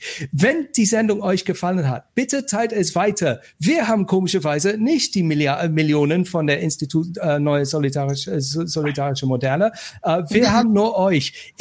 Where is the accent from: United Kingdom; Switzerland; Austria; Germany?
United Kingdom; German is a second language; So, als Brite, das tut mir weh.